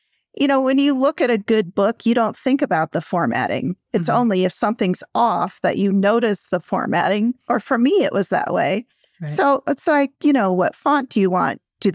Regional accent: Illinois, United States; I grew up in Illinois, so I'm at this craft fair with my family

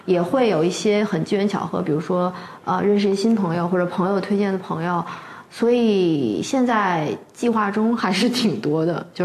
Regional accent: Beijing, China; 哎呀，真是又开始鄙视我们北京人。

